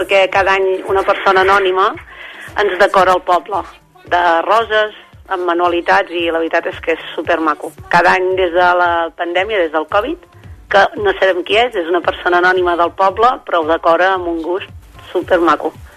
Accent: Sant Hilari Sacalm, Catalonia, Spain; jo no visc a Arbúcies. M'estàs trucant a Arbúcies, però jo sóc de Sant Hilari.

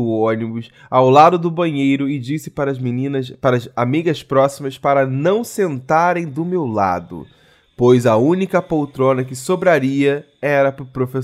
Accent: Minas Gerais, Brazil; Somos do interior de Minas Gerais.

